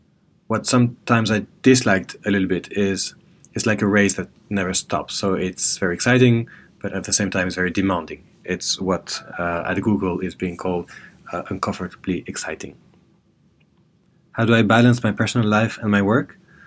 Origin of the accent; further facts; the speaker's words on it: Paris, Île-de-France, France; I'm French. I come from Paris.